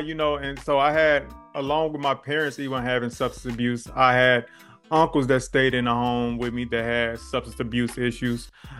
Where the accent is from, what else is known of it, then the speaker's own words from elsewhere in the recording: Bellwood, Illinois, United States; I grew up in Bellwood, Illinois, which is pretty much about 20 minutes away from the west side of Chicago.